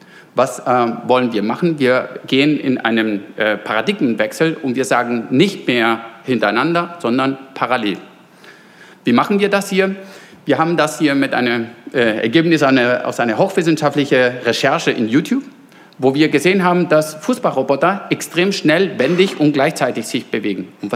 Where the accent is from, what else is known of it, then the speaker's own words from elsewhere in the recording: Bremen, Germany; Erstmal moin meinerseits. Ich komme aus Bremen.